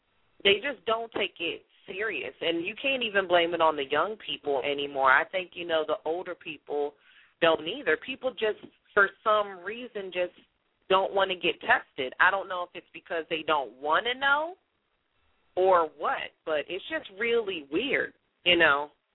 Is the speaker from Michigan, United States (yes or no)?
no; Maryland, United States; I'm from the Washington, D.C. area. Like, I'm from Maryland, but I hold down personally, you know, DMV, D.C., Maryland, and Virginia.